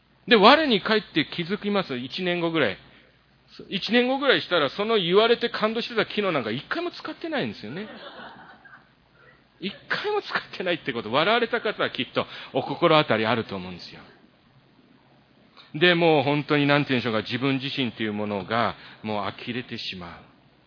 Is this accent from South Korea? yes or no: yes; South Korea; born there; Japanese is a second language; 私の場合ですと私は韓国で生まれて親父を知らない